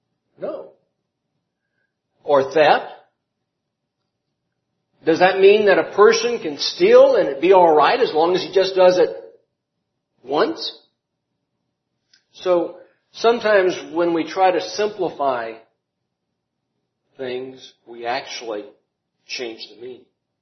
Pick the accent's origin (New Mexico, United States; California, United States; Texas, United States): New Mexico, United States; Gallup; born there; I am a Galupian. Sorry? What does that mean? I was born in Gallup. I'm a New Mexican.